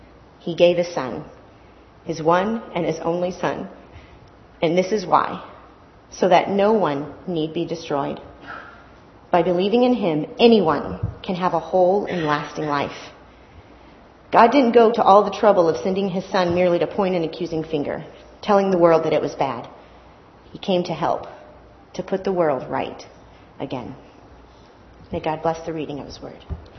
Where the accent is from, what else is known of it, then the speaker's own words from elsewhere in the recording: Florida, United States; but that's probably because they're from Texas and I'm from Florida.